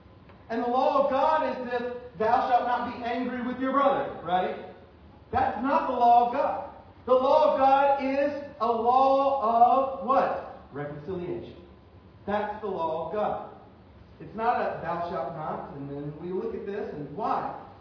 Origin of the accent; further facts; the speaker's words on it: Louisiana, United States; Like I said, I'm from Louisiana. I know when food is not seasoned right. We Louisianans, we carry our little pocket Tony Chasseries with us.